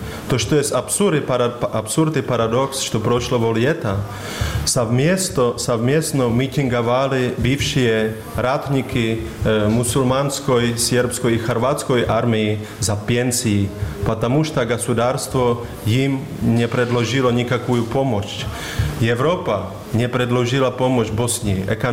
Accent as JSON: {"language": "Russian", "country": "Serbia", "also_born_or_lived": "Prague, Czechia", "said": "Часть моей семьи я из Сербии. И мы в Праге очень сильно проживали"}